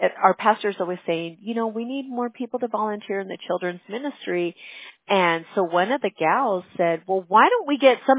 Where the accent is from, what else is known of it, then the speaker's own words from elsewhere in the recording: United States; You know, but whatever. I'm American, you know.